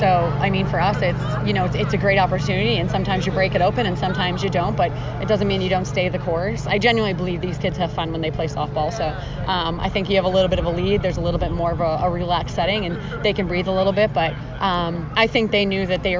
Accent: Massachusetts, United States; I grew up in Massachusetts, and I played at Maine, so I had to play against them.

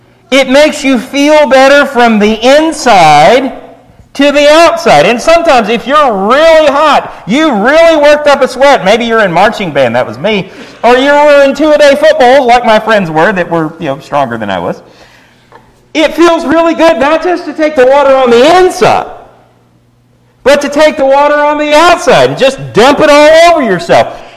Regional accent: Texas, United States; I grew up in Texas. It's hot there.

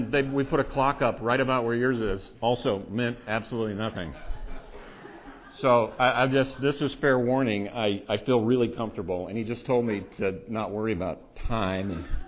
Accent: Missouri, United States; there's just so many similarities between Hope Bible Church that I grew up in Missouri and Jansen Bible Church.

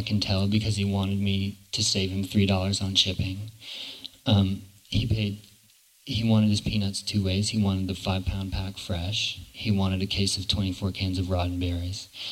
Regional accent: Charleston, South Carolina, United States; And I remember, I grew up in Charleston, in downtown Charleston, and I remember a peanut vendor

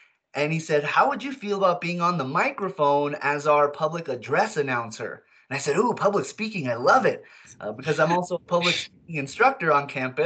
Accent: Cañon City, Colorado, United States; I'm from Canyon City, or that's where I went to high school at.

